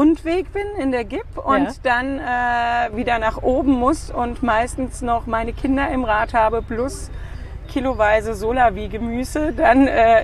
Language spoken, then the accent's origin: German; Frankfurt, Hesse, Germany; born there; dann war es Zeit, einfach zurückzukehren nach Hessen. Genau, wir sind geborene Frankfurter.